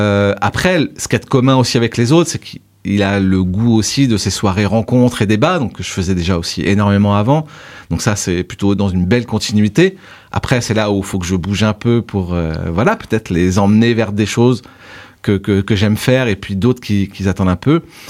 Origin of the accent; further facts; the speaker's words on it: Trappes, Île-de-France, France; Moi, c'est vrai que je viens de Trappes dans les Yvelines